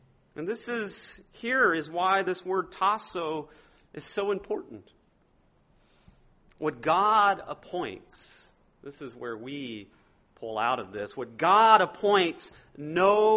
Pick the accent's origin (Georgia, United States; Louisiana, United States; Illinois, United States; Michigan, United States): Louisiana, United States; I'm a Cajun, okay? I'm just going to point that out. It doesn't sound like I'm a Cajun, but I'm a Cajun, still at heart.